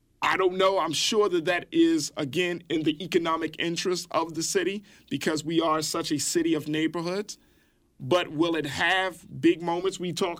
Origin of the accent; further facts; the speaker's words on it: Baltimore, Maryland, United States; You know, I can remember growing up in Baltimore where, you know, there was the Inner Harbor that was the big source of money.